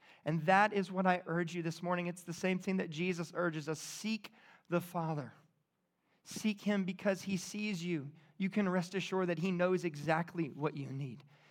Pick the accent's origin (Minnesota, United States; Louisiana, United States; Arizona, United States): Louisiana, United States; New Iberia; I grew up in New Iberia, but I grew up with Seth.